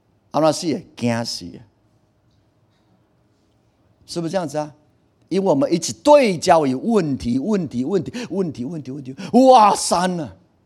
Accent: Taiwan; 我们台湾人是非常敬神的一个信仰的，到处都是。

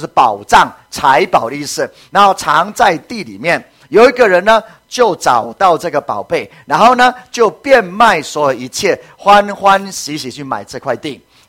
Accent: Taiwan; 华人，我们台湾人都是一样的，不会随便卖田地的

